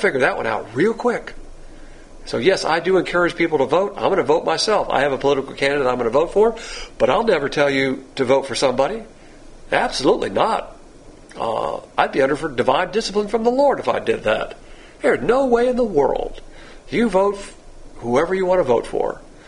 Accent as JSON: {"language": "English", "region": "the South", "country": "United States", "said": "Remember, as a Southerner, we don't use that expression here, gone south."}